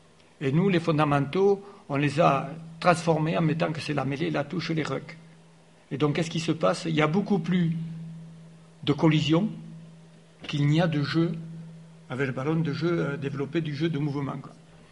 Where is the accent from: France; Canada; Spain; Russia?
France; Auch, Occitanie; moved away as an adult; now in Toulouse, France; J'y suis arrivé, j'avais 20 ans, puisque j'étais à Auch, je suis un Gersois, j'étais à Auch, je suis arrivé à Toulouse